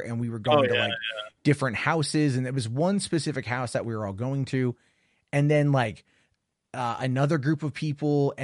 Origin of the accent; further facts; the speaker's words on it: San Diego, California, United States; Because the thing is, like, I'm from San Diego. I lived there for 15 years.